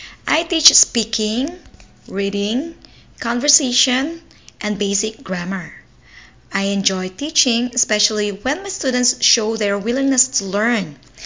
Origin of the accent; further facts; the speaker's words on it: Angeles, Central Luzon, Philippines; I am from Angeles, Pampanga. I'm 42 years old and a single mom.